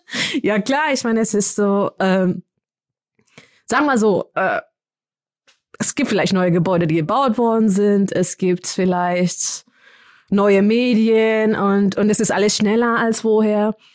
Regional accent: Kenya; German is a second language; ich komme aus Kenia, ich kenne die Sprachen.

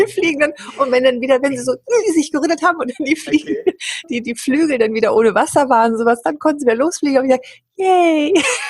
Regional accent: Hamburg, Germany; Ich komme ja aus Hamburg.

